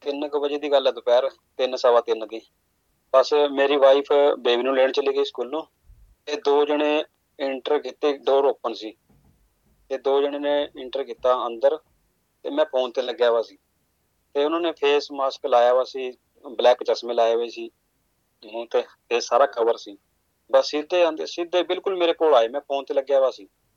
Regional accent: Pehowa, Haryana, India; now in Australia; ਮੈਂ ਹਰਿਆਣੇ ਤੋਂ ਹਾਂ ਜੀ, ਪੇਵਾ ਸ਼ਹਿਰ ਹੈ ਜੀ ਸਾਡਾ, ਕੁਰੂਕਸ਼ੇਤਰ ਡਿਸਟ੍ਰਿਕਟ ਜੀ।

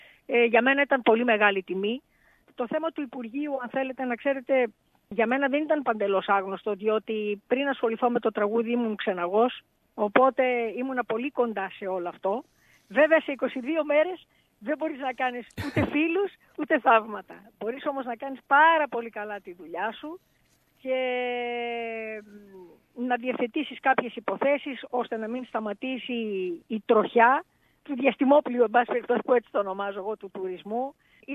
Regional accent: Greece; νιώθω πολύ υπερήφανη για τον τόπο μου

